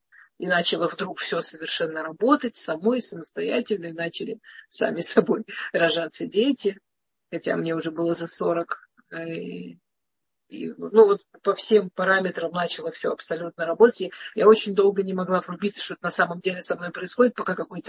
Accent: Moscow, Russia; now in Israel; пока я жила в Москве. В Москве, раз я росла в Москве

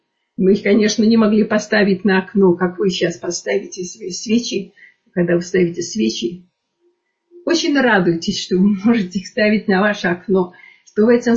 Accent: Vilnius, Vilnius County, Lithuania; also born or lived in Moscow; мы переезжаем в Вильнюс, где я, в общем, я родом из Литвы, из Вильнюса, после военного, в котором уже была советская власть

